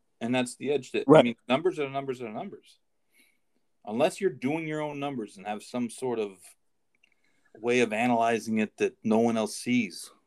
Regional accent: New York, United States; I've been in New York. I grew up in New York. I've been in New York my whole life.

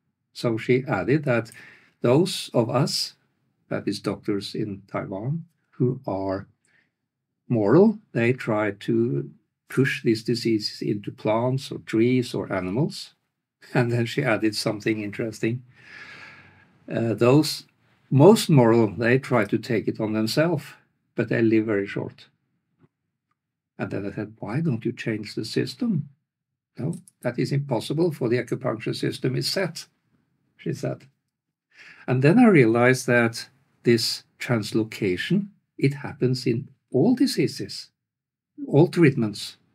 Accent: Norway; I'm a veterinarian from Norway

